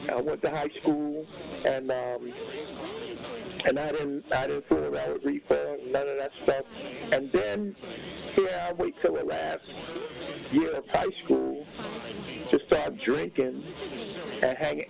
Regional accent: Brooklyn, New York, United States; though I've been here all my life, up in New York City, I'm also very much a New York boy, Brooklyn. But but I'm from Southern background, no

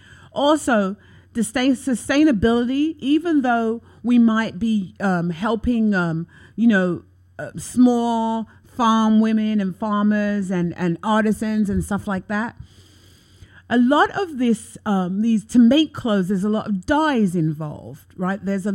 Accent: London, United Kingdom; We had an H&M in London when I was growing up on Regent Street.

